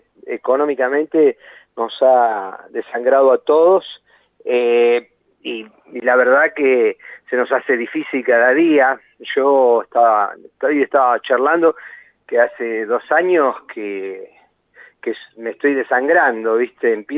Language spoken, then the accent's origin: Spanish; Buenos Aires, Argentina; Primero no voto en la provincia, voto en capital. Sí. Soy porteño, pero no ejerzo.